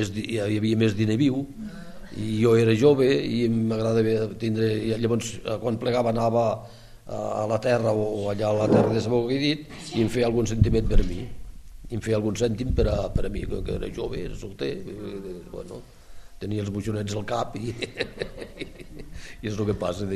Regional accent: Flix, Catalonia, Spain; jo sóc de Flix, no sóc d'aquí, i a Flix doncs, hi havia uns mestres

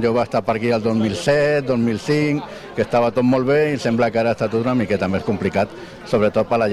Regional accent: Coma-ruga, Catalonia, Spain; Jo vinc de Coma-rua.

